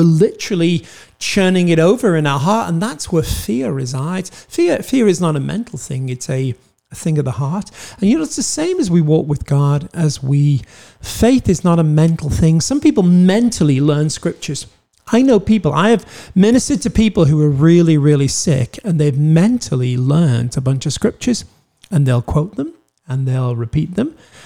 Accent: Wales, United Kingdom; I'm Welsh.

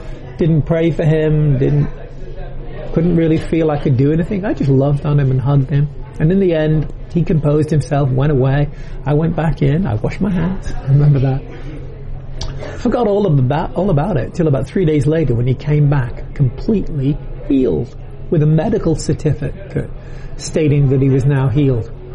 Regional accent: United Kingdom; Now, again, I'm British. I've never met a leper. We don't tend to have a lot of leprosy in Europe.

